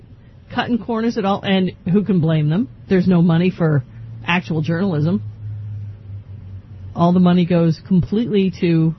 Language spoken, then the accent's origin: English; Rhode Island, United States; I grew up in Chad Brown Housing Project, and I'm white, so I don't know if I'm racist or not.